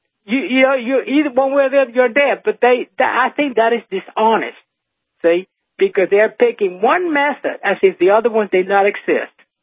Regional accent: Cuba; I'm from Cuba.

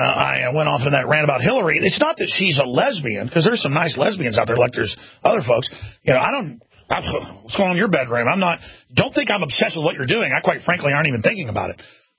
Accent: Dallas, Texas, United States; I had to dodge it growing up in Dallas, Texas, because we lived in the richest county in Texas, Rockwall.

